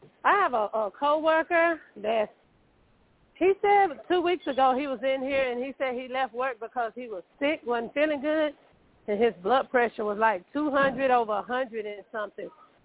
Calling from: Texas, United States; Hi, Deborah. … from Texas.

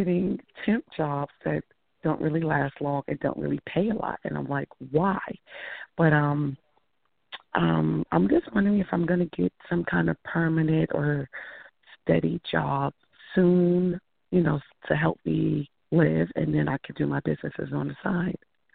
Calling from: New York, United States; from New York.

